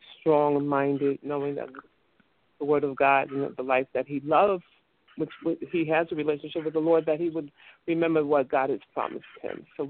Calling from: Miami, Florida, United States; I'm calling from Miami.

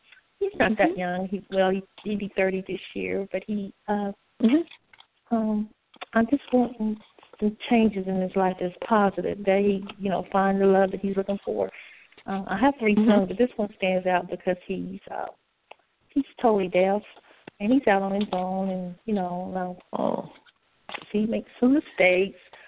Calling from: the Carolinas, United States; I'm calling from the Carolinas.

